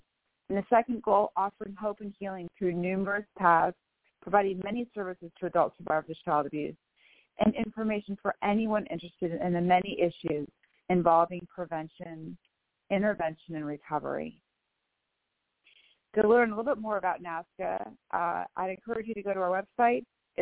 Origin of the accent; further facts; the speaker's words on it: Bellevue, Washington, United States; I am from Bellevue, Washington.